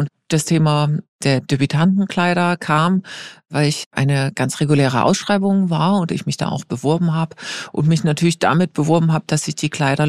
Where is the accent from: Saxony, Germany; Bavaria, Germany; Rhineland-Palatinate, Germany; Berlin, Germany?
Saxony, Germany; born there; Ich bin gebürtige Oberlausitzerin